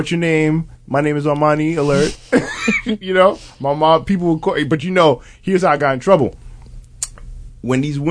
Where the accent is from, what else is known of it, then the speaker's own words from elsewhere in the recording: Deer Park, New York, United States; So I grew up in Deer Park, right?